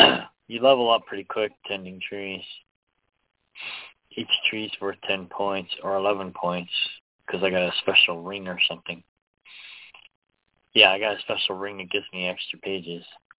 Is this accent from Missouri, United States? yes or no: yes; Kansas City, Missouri, United States; I came up with that name because I'm basically from Kansas City.